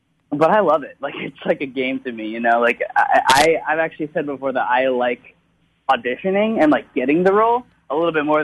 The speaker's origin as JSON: {"language": "English", "town": "Orlando", "region": "Florida", "country": "United States", "said": "Yeah, well, you know, I'm from Orlando, so."}